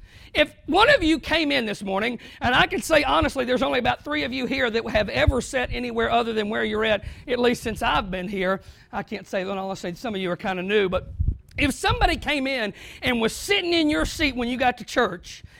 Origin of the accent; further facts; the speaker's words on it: the South, United States; You know, I used to think that I came from the South and that's just something old people did.